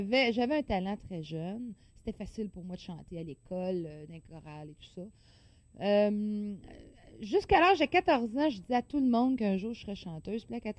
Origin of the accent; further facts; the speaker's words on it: Montreal, Quebec, Canada; Mon enfance à Rosemont, on était 7 dans un 4,5, dans 2 salons doubles.